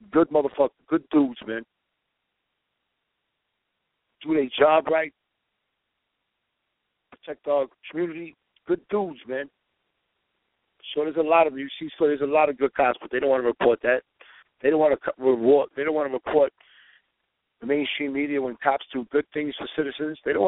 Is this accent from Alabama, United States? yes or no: no; New York, United States; I'm from New York and I'm saying it. I don't give a fuck what you said about my city.